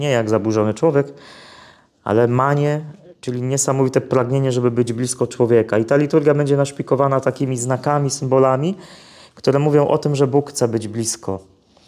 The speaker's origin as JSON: {"language": "Polish", "region": "Silesian Voivodeship", "country": "Poland", "said": "U mnie na Śląsku to znaczy stopy."}